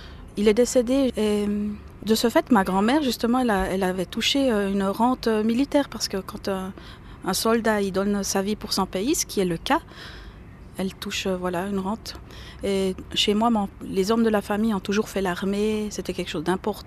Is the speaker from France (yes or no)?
no; Schwyz, Switzerland; Alors, moi, j'ai deux origines. Je suis schwitzoise depuis je ne sais combien de générations, je crois, depuis le début que le canton il existe en fait.